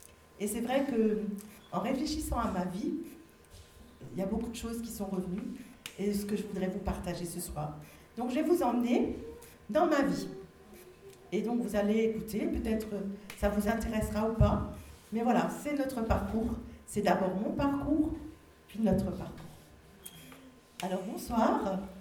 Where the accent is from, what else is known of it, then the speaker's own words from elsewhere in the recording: Grand Est, France; Je viens d'Alsace et j'ai pas la prétention de faire une conférence.